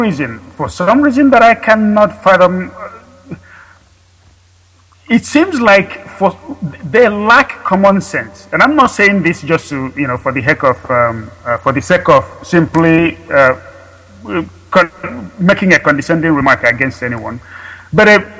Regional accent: Onewe, Anambra, Nigeria; now in Austin, United States; Absolutely. It's from Onewe. I'm from Onewe, and Onewe is in Anambra, what they call Anambra State as of today.

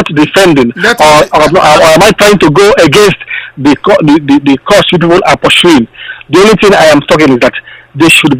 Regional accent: Azobolu, Anambra, Nigeria; I'm an Igbo man. I come from Azobolu. I'm from Azobolu in Anambra State.

